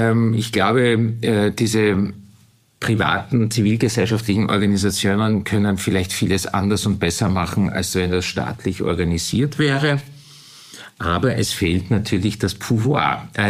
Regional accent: Turkey; now in Austria; Aber meine Kindheit habe ich in der Türkei verbracht. Und für mich, ich fühle mich zu beiden Gesellschaften und Kulturen zugehörig. Ich bin auch zweisprachig aufgewachsen.

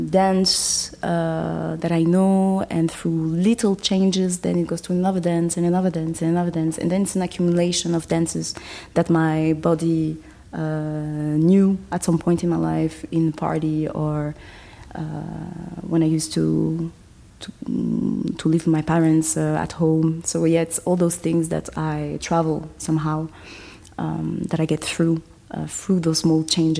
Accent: Toulouse, Occitania, France; English is a second language; For myself, I was born and raised in France, but in Toulouse, where I grew up in south of France

